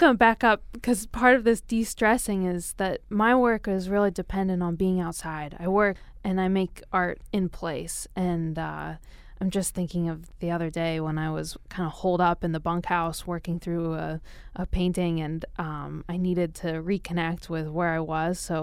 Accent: Missoula, Montana, United States; born there; I was born on the Clark Fork River in Missoula, Montana, a place where indigenous people have come for centuries to harvest salmon.

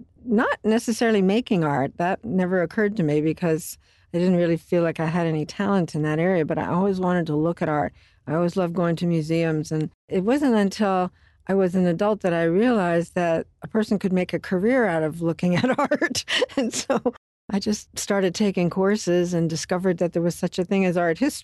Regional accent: Hamilton, Ontario, Canada; born or raised there; moved away as an adult; also born or lived in Glasgow, Scotland / Victoria, Canada; now in Lubbock, United States

